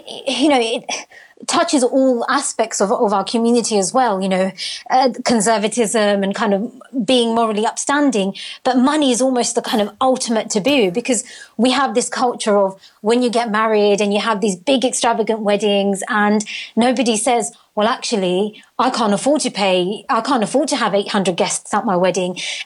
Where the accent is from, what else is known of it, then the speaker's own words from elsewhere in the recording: Tower Hamlets, London, United Kingdom; I grew up in Tower Hamlets, which is one of the UK's worst areas for child poverty.